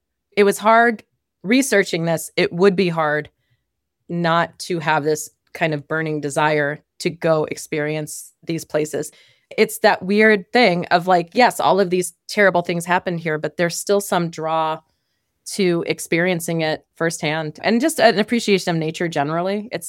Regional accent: East Coast, United States; I really have not spent much time out west. I'm from the East Coast.

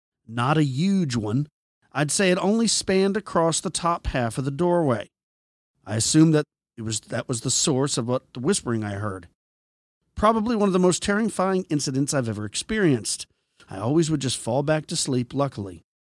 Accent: Dorchester, Massachusetts, United States; Now, I'm from Dorchester, Massachusetts, a very old and historic neighborhood of Boston.

